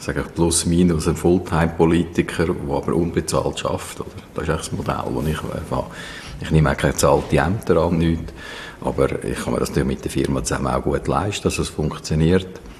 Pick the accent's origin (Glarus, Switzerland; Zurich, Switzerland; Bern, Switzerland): Glarus, Switzerland; weil erstens einmal als Glarner möchte ich, dass Vreni als Gärtli nach wie vor einen Gletscher hat.